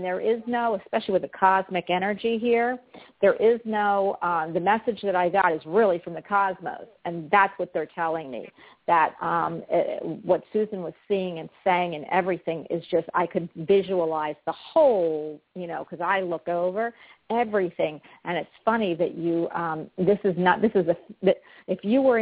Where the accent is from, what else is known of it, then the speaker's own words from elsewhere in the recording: Florida, United States; But anyway, I'm taking him up there in the snow, and we're from Florida, and I will not be here for a week.